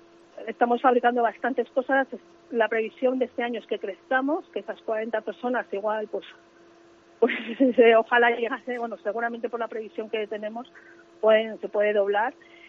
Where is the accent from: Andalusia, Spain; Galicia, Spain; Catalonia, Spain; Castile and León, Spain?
Castile and León, Spain; La Granja; como yo soy de La Granja, y en La Granja pues es un pueblo turístico